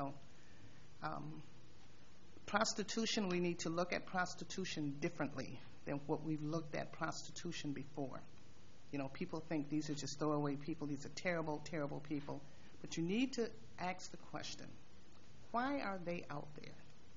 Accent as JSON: {"language": "English", "town": "Milwaukee", "region": "Wisconsin", "country": "United States", "tie": "born or raised there", "said": "I was born here in Milwaukee. I've lived here all my life."}